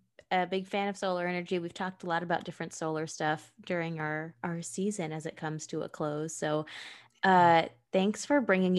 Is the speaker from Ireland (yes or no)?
no; Pennsylvania, United States; I was very spoiled growing up right near Philly